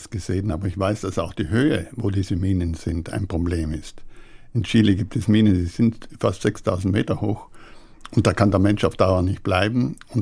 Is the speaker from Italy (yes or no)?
yes; Trentino-Alto Adige, Italy; ich habe ein südtirolerisches und europäisches Selbstverständnis. Das heißt, großteils haben wir Südtiroler eine Art nicht-nationales Selbstverständnis. Und das finde ich großartig. Also wir sind keine Italiener, weil wir deutscher Muttersprache sind.